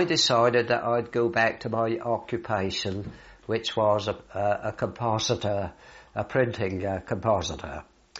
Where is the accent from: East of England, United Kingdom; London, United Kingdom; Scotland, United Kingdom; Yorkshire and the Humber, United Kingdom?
East of England, United Kingdom; Southwold; which is about 12 miles from Southwold, my hometown.